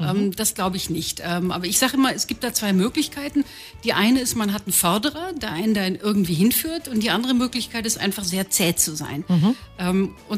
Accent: North Rhine-Westphalia, Germany; Ich bin im Ruhrgebiet groß geworden

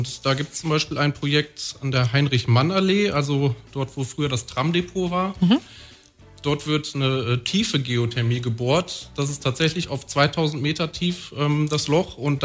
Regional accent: Essen, North Rhine-Westphalia, Germany; Eigentlich komme ich aus dem Ruhrgebiet, aus Essen.

